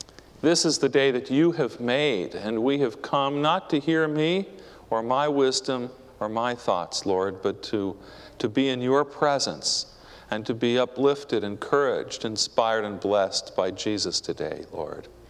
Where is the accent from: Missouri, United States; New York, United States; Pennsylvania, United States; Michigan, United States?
New York, United States; New York City; September 11th will be the 10th anniversary of the tragedy that struck my hometown. You know, I'm a native New Yorker.